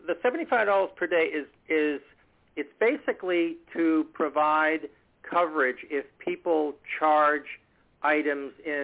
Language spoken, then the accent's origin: English; New England, United States; I do have accountability for that property, and I'm a skier. I'm from New England. It's pretty easy duty for me.